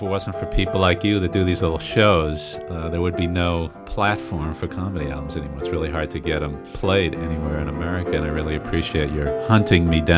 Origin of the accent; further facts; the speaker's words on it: Massachusetts, United States; accent: Boston; And then I always hear my Boston accent when I say pizza there.